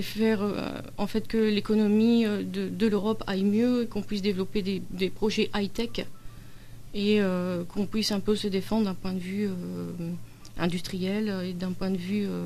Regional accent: France; En tant que petit Français

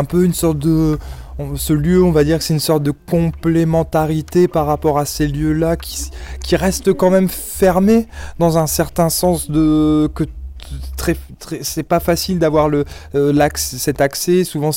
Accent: Roubaix, Hauts-de-France, France; moi je suis de Roubaix à la base

